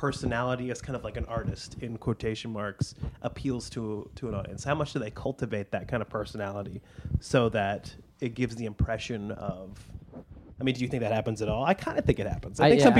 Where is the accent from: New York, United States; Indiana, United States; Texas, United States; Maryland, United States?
Indiana, United States; Indianapolis; I'm from Indianapolis.